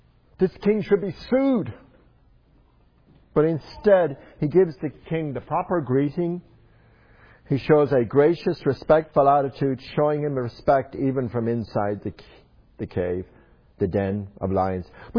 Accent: Ireland; The Irish, growing up in Ireland, were known to have our Irish temper

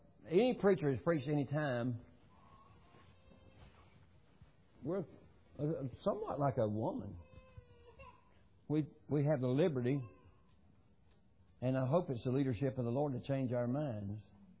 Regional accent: Valdosta, Georgia, United States; And I was raised in Valdosta on Lee Street.

